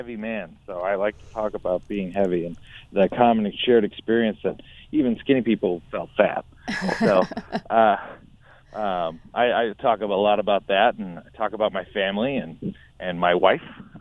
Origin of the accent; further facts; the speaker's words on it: Glencoe, Minnesota, United States; I started performing as a six-year-old in my hometown of Glencoe, Minnesota.